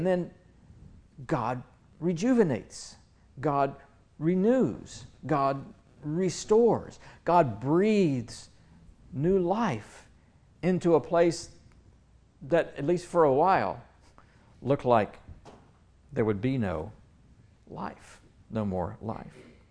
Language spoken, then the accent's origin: English; Nashville, Tennessee, United States; born there; You see, I was born in Nashville, Tennessee, where we held off spring until April, usually.